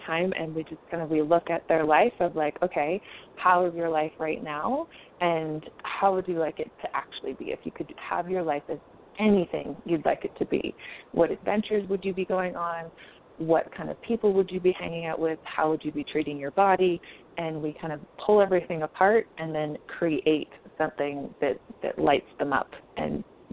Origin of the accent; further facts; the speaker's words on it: Canada; my background is I grew up in Canada. I've been an adventurer most of my life.